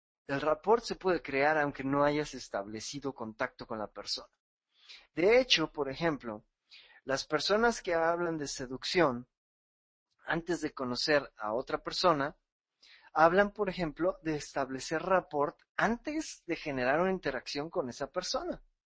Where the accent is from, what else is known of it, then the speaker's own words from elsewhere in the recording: Mexico; los mexicanos inmediatamente hacemos amistad.